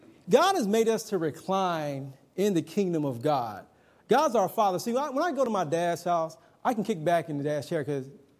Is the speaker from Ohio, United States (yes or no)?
yes; Ohio, United States; I'm from the Midwest. I'm from Ohio. I'm up near Dayton, north of Cincinnati.